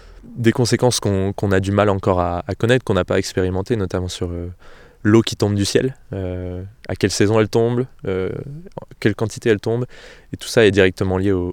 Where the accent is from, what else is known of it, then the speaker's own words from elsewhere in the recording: Centre-Val de Loire, France; venant de la vallée de la Vienne, les enjeux ici sont complètement différents de ceux que je connais chez moi en Touraine.